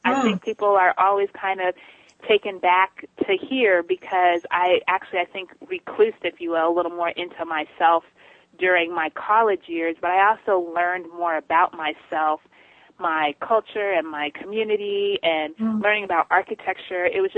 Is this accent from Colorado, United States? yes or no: yes; Colorado, United States; I grew up in Colorado, me and my sister, and we were the very much minority at our school. So we were like two African American girls